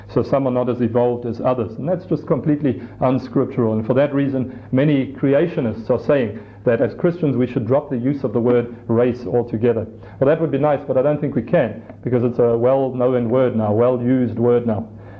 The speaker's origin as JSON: {"language": "English", "region": "England", "country": "United Kingdom", "said": "But I'm English, my wife is Afrikaans."}